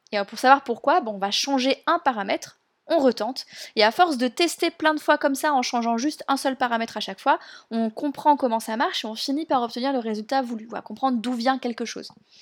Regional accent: France; chez nous, en France, le système éducatif nous pousse à vouloir tout faire bien, tout de suite

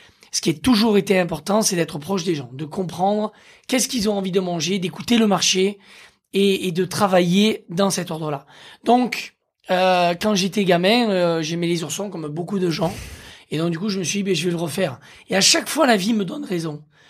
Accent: Occitanie, France; born or raised there

